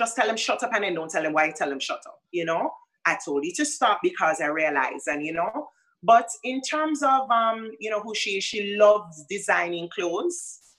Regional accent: Jamaica; And I have to say, you know, as a Jamaican parent, I have to say, listen, bring it back down a notch.

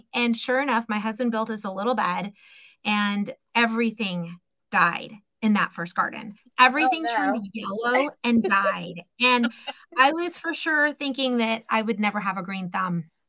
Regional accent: California, United States; I have lived and I grew up in Central. So I have been on all areas of California.

